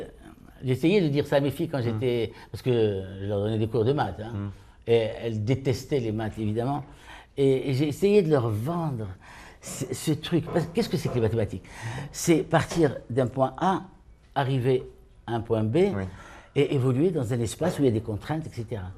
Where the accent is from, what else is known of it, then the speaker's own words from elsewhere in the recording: France; Je suis français, ça ne se voit pas sur ma tête comme toi.